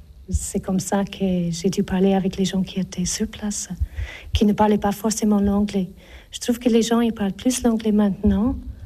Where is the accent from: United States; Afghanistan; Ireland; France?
Ireland; now in La Chaux-de-Fonds, Switzerland; Je viens d'Irlande et ça fait 29 ans la première fois que je suis venue en Suisse. J'ai 2 enfants. J'habite à La Chaux-de-Fonds maintenant, mais j'ai habité au Brenet, au Locle, au Prévost.